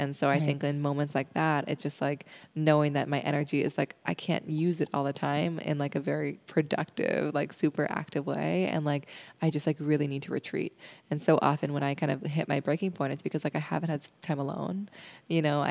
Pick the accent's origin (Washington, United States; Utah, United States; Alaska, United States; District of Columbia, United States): Washington, United States; Seattle; you know, I grew up in Seattle, but I was just like seeking all the Shambhala centers when I was in high school